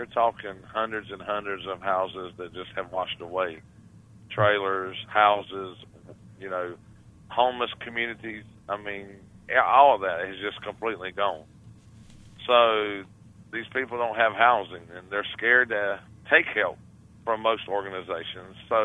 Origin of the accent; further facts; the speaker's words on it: Willow Springs, North Carolina, United States; The town is Willow Springs, North Carolina, is where the church is located.